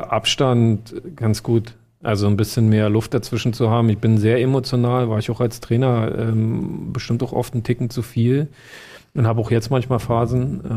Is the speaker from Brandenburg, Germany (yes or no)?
yes; Strausberg, Brandenburg, Germany; Ich habe meine Kindheit tatsächlich in Strausberg. So, das ist schon so, ich bin da aufgewachsen und das ist schon der Ort, meine ganze Familie lebt da. Das ist dann doch noch ein Ticken mehr Heimat als Halle.